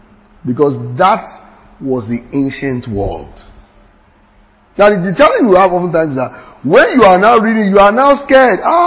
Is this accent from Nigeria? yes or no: yes; Ososa, Ogun, Nigeria; So, I am from Ososa, where somebody came to chance.